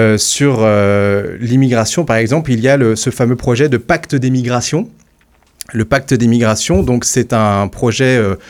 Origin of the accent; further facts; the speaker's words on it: France; Enfin, nous sommes français, en fait.